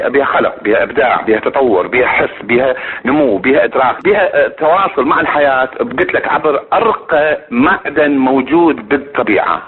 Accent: Kirkuk, Kirkuk Governorate, Iraq; born there; احنا من ولدنا بكركوك

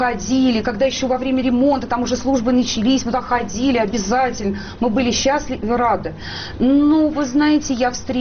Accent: Moscow, Russia; Я коренная москвичка, и я все же жила в центре Москвы, напротив церкви Святого Филиппа.

